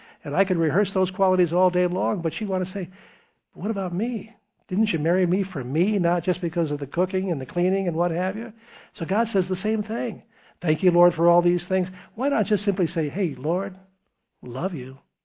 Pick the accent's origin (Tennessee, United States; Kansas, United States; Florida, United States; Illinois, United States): Tennessee, United States; now in Albany, United States; I came from Tennessee